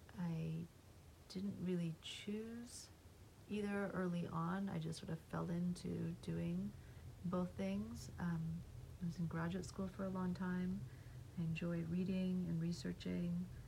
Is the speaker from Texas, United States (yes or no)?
no; Scarsdale, New York, United States; I grew up in New York State in a city called, in a town called Scarsdale, which is about 40 minutes outside of New York City.